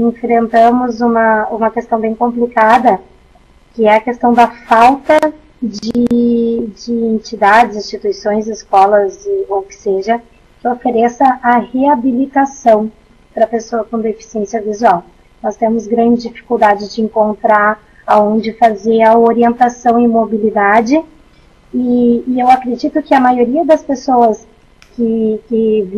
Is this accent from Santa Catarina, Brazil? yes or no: no; Porto Alegre, Rio Grande do Sul, Brazil; eu moro desde sempre, desde que eu nasci, na Zona Sul de Porto Alegre, e eu faço um trabalho muito forte aqui na minha região.